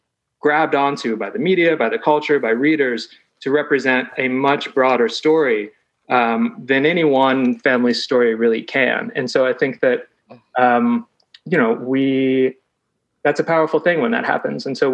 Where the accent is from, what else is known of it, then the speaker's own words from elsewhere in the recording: Cincinnati, Ohio, United States; I'm not Appalachian. I grew up in Cincinnati, but my family does not come from Appalachia.